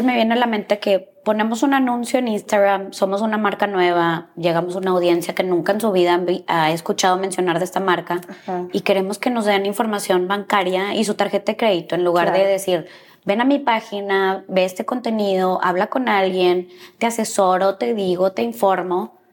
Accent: Mexico; Como mexicanos

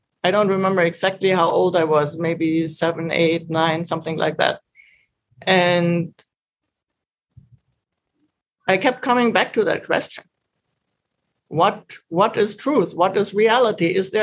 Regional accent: Germany; I grew up in Germany

